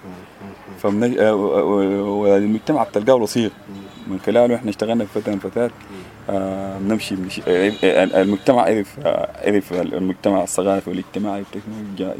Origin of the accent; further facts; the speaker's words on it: Sudan; يتلمى كلنا كده كسودانيين